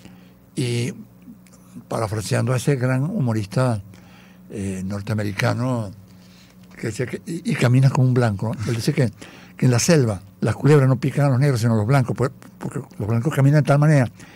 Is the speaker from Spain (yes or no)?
no; Venezuela; Usted no parece de por aquí. Yo, no, bueno, es que yo soy de Venezuela